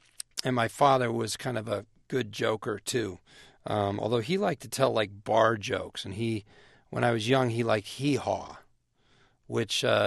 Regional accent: Naperville, Illinois, United States; Well, I am from Naperville, Illinois, and I'm from a family of seven kids

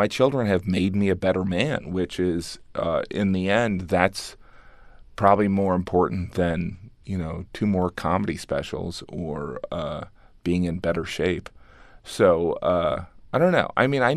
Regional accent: Illinois, United States; now in New York, United States; I realized how truly Midwestern I was. And so, you know, I grew up 45 minutes outside of Chicago

